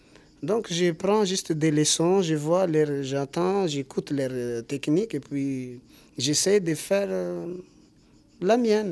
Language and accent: French; Tolangaro, south-east, Madagascar; first language Malagasy; French is a second language; Je parle notre langue malgache. Malgache, nous on appelle malgache. Je viens de Madagascar, du sud-est. Mon village s'appelle Tolangaro.